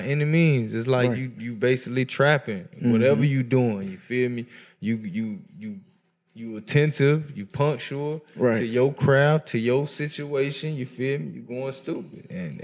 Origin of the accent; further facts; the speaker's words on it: Orlando, Florida, United States; I'm from West Orlando. West Orlando.